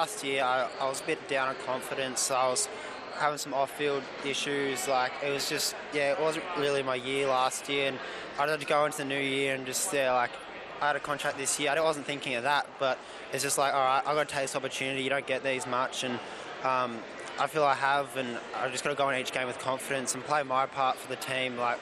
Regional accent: Geelong, Victoria, Australia; Yeah, growing up in Geelong, you watch these players forever

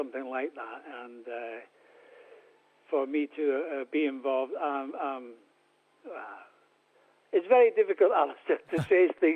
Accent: Aberdeen, Scotland, United Kingdom; born there; I was born in Aberdeen, so I've always followed Aberdeen Football Club, and I still do today.

